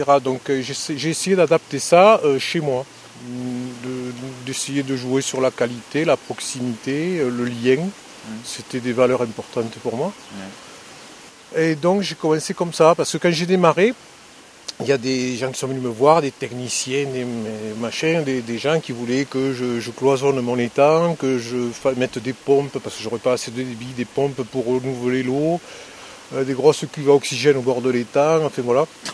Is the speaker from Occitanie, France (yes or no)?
yes; Salles-Courbatiès, Occitanie, France; D'où je viens pas de loin, je viens de Salle Courbatier. Voilà. Je suis né ici, moi.